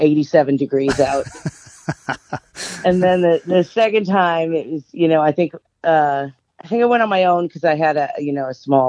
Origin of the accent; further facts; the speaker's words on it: Boston, Massachusetts, United States; born there; also born or lived in New York; And I was born in Boston. I moved around a lot, ended up back in Massachusetts for high school and college, then went out to New York for about 8 years as well.